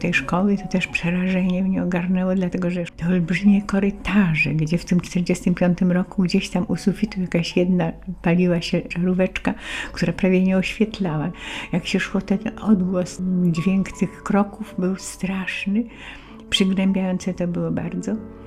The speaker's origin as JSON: {"language": "Polish", "town": "Poznań", "region": "Greater Poland Voivodeship", "country": "Poland", "tie": "born there", "said": "No więc ja się urodziłam w Poznaniu, w rodzinie inteligenckiej."}